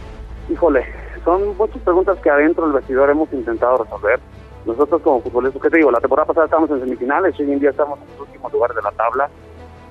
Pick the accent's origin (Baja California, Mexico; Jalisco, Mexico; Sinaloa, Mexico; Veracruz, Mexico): Jalisco, Mexico; Guadalajara; jugando en casa, soy de Guadalajara